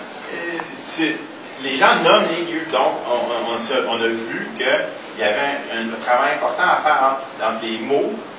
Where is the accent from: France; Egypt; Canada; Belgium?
Canada; Châteauguay, Quebec; quand j'étais petit, j'habitais à Chateauguay, à côté de la réserve amérindienne de Kanawaki.